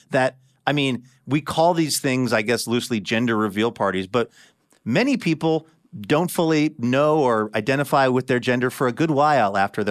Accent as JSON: {"language": "English", "town": "Seattle", "region": "Washington", "country": "United States", "tie": "born or raised there", "said": "There was a whole era for … when I was growing up in Seattle"}